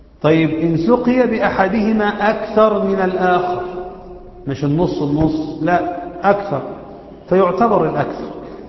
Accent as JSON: {"language": "Arabic", "country": "Egypt", "said": "بالكيلو جرام الفرنسي اللي احنا بنستعمله عندنا في مصر حوالي 612 كيلو"}